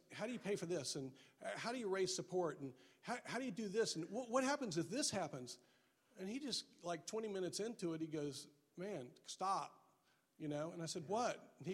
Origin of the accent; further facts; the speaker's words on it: Richardson, Texas, United States; And I grew up in Richardson and was very content to live here my whole life.